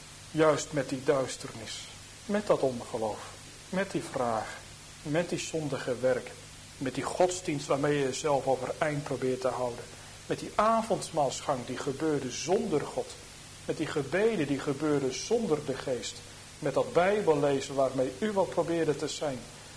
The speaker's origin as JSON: {"language": "Dutch", "town": "Harderwijk", "region": "Gelderland", "country": "Netherlands", "tie": "born or raised there", "said": "Dan denk ik aan de plaats waar ik opgegroeid ben in Harderwijk."}